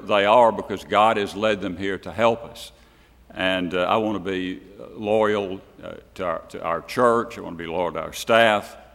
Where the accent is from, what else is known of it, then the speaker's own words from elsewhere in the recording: Asbury, United States; I grew up out near Asbury, and that's where Jackson's grandmother and grandfather had a store out there. I grew up on a farm.